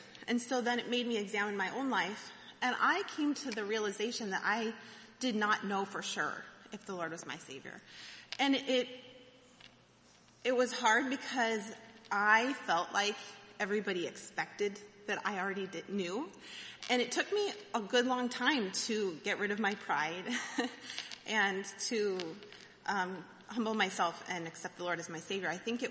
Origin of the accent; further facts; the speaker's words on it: Laurel, Montana, United States; I grew up in Laurel, Montana, and my parents still live there. I grew up going to church in a Christian school.